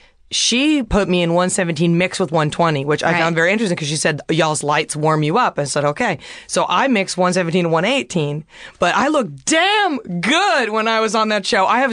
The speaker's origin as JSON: {"language": "English", "region": "the South", "country": "United States", "tie": "born or raised there", "said": "See, because I was raised in the South in the 90s, my mom used to do perms on me in the kitchen from like the drugstore."}